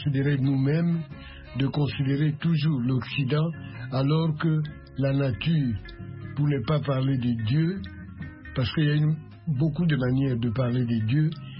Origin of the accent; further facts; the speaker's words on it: Angola; also born or lived in Congo; moi, je suis angolais, je suis né au Congo.